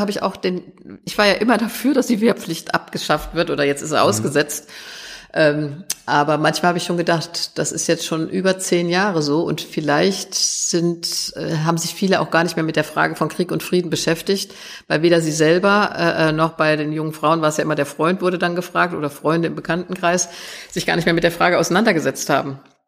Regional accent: West Germany, Germany; born there; Ich bin nach 45 in Westdeutschland geboren.

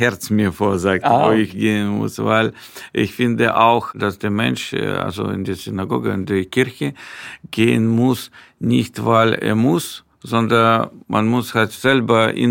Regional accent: Ukraine; German is a second language; das ist natürlich eine schwierige Situation in meinem Heimatland, der Ukraine, und auch in Israel, wo meine Verwandte auch wohnen.

